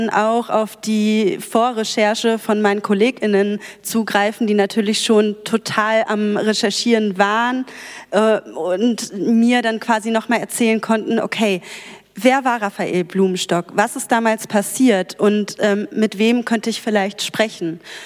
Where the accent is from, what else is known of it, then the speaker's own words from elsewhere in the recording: Hanover, Lower Saxony, Germany; Ich komme aus Hannover, ich war noch nie in Ulm bis jetzt.